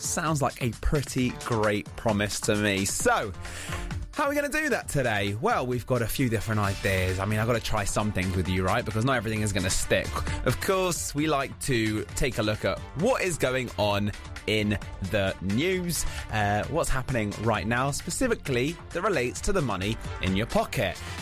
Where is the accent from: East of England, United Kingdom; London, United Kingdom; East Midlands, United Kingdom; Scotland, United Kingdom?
London, United Kingdom; But as a Londoner, I've never experienced this so badly myself.